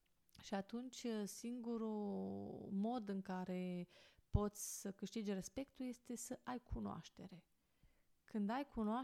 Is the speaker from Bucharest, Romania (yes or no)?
no; Rădăuți, Suceava County, Romania; în Rădăuți, de unde sunt eu, este unul dintre cele mai mari cluburi de tir cu arcul din țară